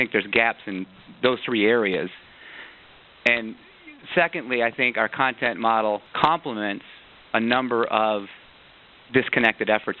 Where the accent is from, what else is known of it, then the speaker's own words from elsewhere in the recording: Detroit, Michigan, United States; I'm from Detroit, and so it seemed like a good place to start.